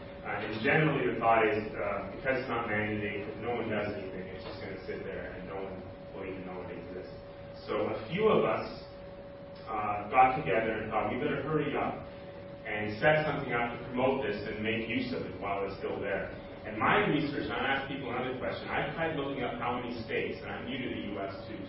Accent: Canada; I'm from Canada, so a lot of this is new.

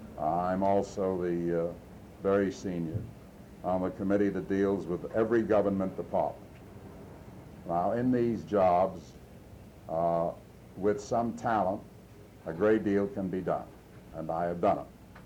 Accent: New York, United States; I'm a New Yorker born and bred.

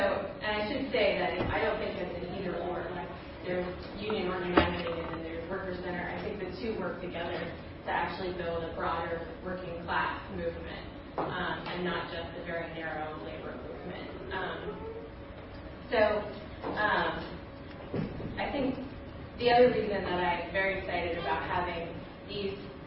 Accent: Maine, United States; I'm originally from Maine and worked a little bit with Food and Medicine in Bangor when I was there doing some organizing around Employee Free Choice Act.

